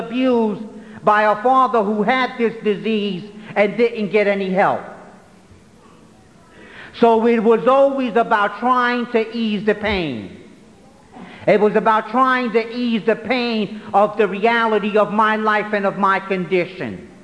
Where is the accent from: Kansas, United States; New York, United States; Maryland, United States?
New York, United States; New York City; And for this addict, growing up in New York City, in Brooklyn, in a housing project, it was never about hugs, it was always about drugs.